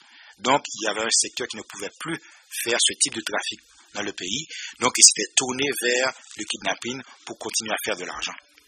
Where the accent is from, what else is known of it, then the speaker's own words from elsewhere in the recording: Haiti; notre rôle en tant qu'Haïtien